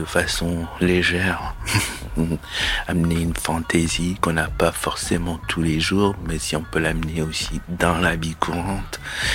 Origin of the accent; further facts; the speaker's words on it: Mali; Moi, je venais du Mali, d'Afrique, j'avais aussi d'autres préoccupations dans ma tête